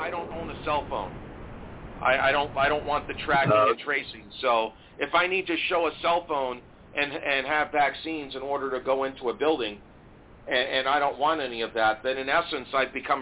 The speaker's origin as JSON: {"language": "English", "region": "New York", "country": "United States", "lives_now": "Las Vegas, United States", "said": "Yeah, I'm originally from New York. I'm in Las Vegas now"}